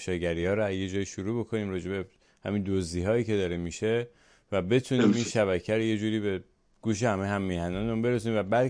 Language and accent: Persian; Iran; حداقل ما کار خودمون رو انجام میدیم به عنوان یک ایرانی